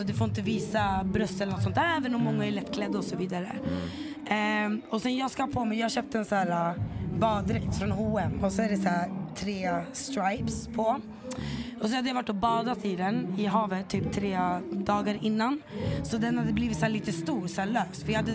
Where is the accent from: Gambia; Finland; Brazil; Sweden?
Gambia; Ja, det var faktiskt asnice eftersom att jag är från Gambia också.